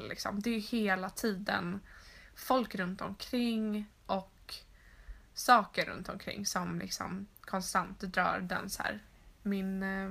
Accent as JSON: {"language": "Swedish", "town": "Gothenburg", "region": "Västra Götaland County", "country": "Sweden", "said": "Jag är från norsk i Göteborg. Jag är från Göteborg."}